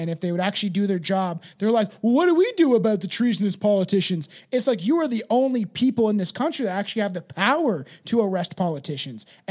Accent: Canada; I can't do a Canadian accent, which is so weird because I'm Canadian.

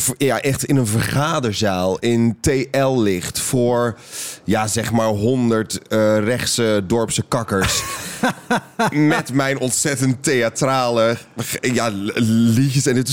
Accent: Alblasserdam, South Holland, Netherlands; En ik woonde toen nog in Alblasserdam, waar ik ben opgegroeid. Een ellendige plek, staat je Bijbelbelt.

